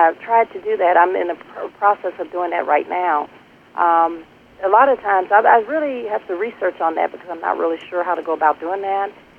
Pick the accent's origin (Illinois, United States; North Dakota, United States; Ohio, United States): Ohio, United States; Cincinnati; in my hometown, Cincinnati, Ohio